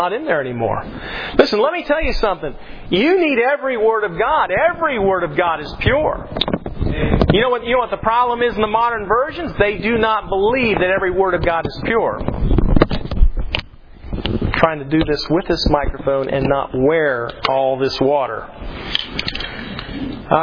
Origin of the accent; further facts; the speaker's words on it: Pennsylvania, United States; also born or lived in South; I tell people I'm not really from the South. I was raised in Pennsylvania, which is north of the Mason-Dixon line, so I'm a Yankee.